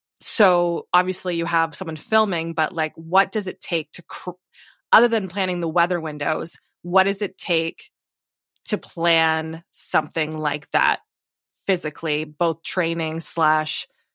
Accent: Ontario, Canada; I grew up in Southern Ontario, near like Windsor area. So I know the Great Lakes.

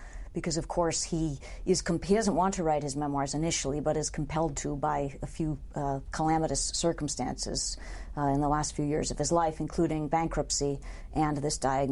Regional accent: Boston, Massachusetts, United States; I grew up in Boston.

